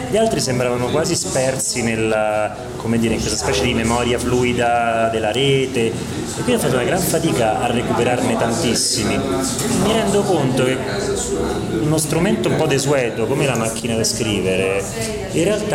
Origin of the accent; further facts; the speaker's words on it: Rome, Lazio, Italy; Sono cresciuto a Roma, ho iniziato a lavorare a Roma